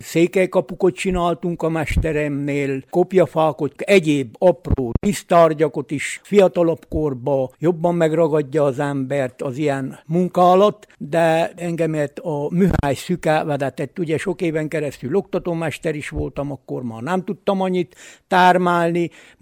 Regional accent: Szentivánlaborfalva, Covasna, Romania; Szent Iván Laborfalvi. Itt is születtem, jelen pillanatban is itt tevékenykedek

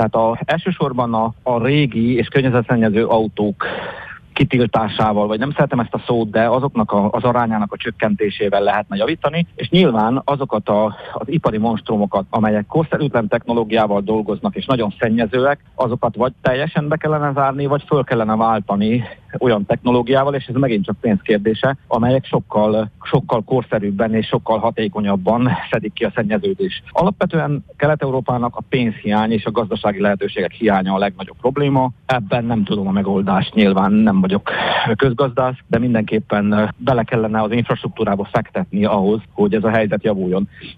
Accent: Székely Land, Romania; ráadásul én székelyföldi vagyok, tehát mindig megnézem a székelyföldi adatokat is

